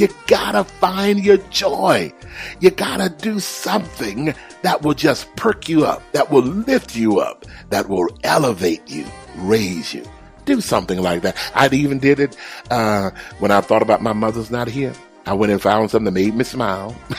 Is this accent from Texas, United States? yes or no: yes; Texas, United States; because I grew up in Texas, where it's hot as the devil.